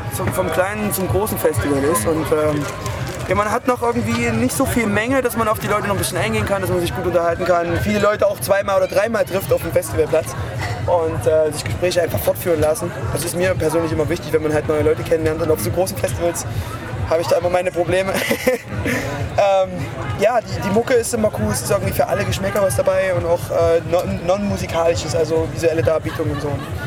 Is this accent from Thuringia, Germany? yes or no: yes; Pößneck, Thuringia, Germany; Wir kommen aus Pößneck, in der Nähe